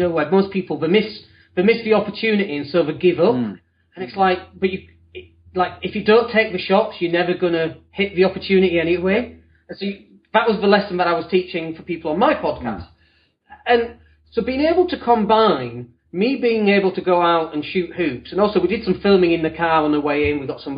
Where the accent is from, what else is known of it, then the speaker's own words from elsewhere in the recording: Leeds, Yorkshire and the Humber, United Kingdom; accent: northern; My wife is English and we moved out here 3 years ago. So I'm from Leeds originally, which if you can't tell from the accent, then that's where it's from. And I've kept the accent. I'm quite proud of the accent to some extent anyway. I sound quite northern.